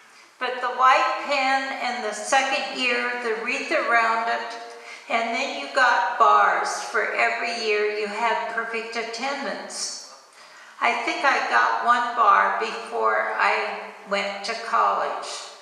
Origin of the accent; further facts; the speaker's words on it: Washington, United States; I grew up on a dairy farm between Sequim and Port Angeles, Washington, on the Olympic Peninsula.